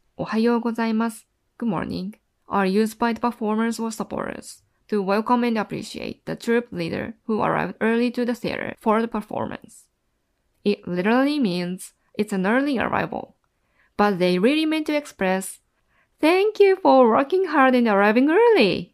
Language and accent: English; Tokyo, Japan; welcome to Everyday Japanese. … from Tokyo.